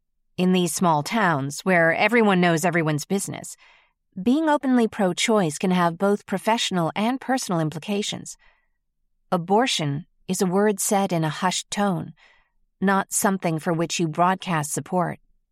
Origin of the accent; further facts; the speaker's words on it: United States; accent: American; now in Ireland; This town is my home, but not my home place, and so my American accent softens to match the gentler way of speaking.